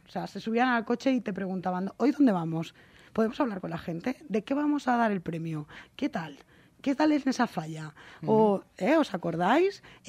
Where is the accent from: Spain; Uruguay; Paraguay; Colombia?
Spain; Valencia, Valencian Community; yo, como valenciana y fallera